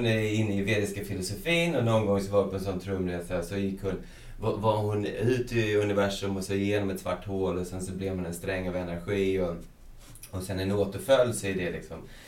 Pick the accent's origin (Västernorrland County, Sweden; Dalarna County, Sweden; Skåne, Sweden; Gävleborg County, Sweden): Skåne, Sweden; Hässleholm; Jag är från Hässleholm